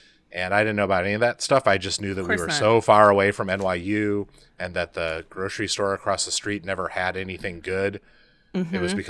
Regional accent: Wisconsin, United States; I grew up in Wisconsin, and when I married my wife, who's from Southern Maryland

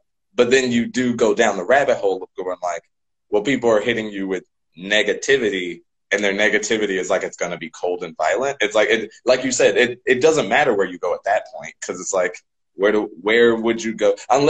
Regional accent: Missouri, United States; now in California, United States; I'm from Missouri, and I still say I'm from Missouri, born and raised from Missouri.

